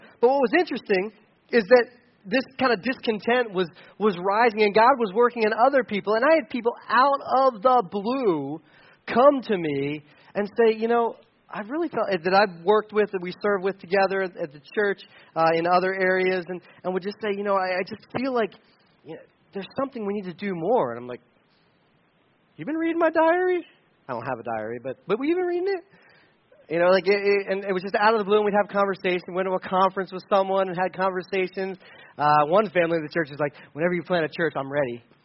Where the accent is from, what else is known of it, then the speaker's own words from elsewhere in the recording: Delaware, United States; now in Pennsylvania, United States; I'm from Delaware, and rural Pennsylvania was a straight up shock.